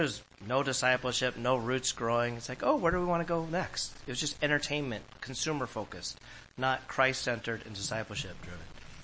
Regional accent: California, United States; now in New York City, United States; You see, I came from Orange County. And I'm like, what are you telling me? This city has five counties. I didn't understand that because in California, you have a county with cities within.

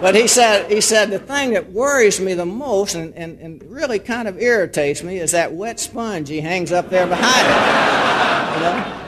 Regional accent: Mission, Texas, United States; I was raised down in Mission, Texas, which is a small town in the tip of Texas down by Brownsville in what we call the Rio Grande Valley.

